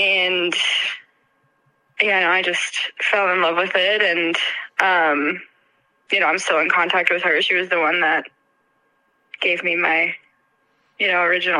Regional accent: Colorado, United States; Well, I grew up in Colorado. I learned how to gallop race horses in France.

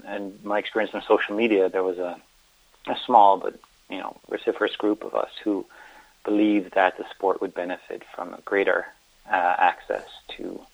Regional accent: Ireland; now in United States; So I'm originally from Ireland, and when I moved to the U.S.

